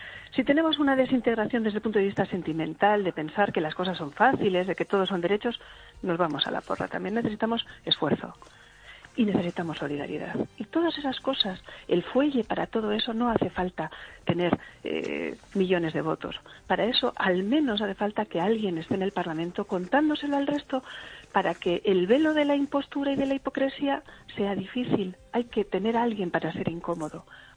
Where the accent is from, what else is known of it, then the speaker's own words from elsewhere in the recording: Spain; moved away; también estamos expatriados, también somos españoles fuera de España